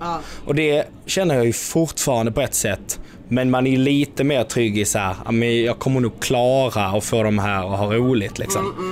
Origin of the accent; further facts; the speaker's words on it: Helsingborg, Skåne, Sweden; Jag hatar det, men det är för att jag är från Helsingborg.